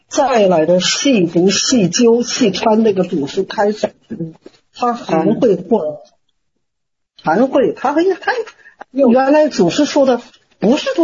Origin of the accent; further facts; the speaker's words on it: Henan, China; 我就是河南人呐，我哪里光能听到河南话？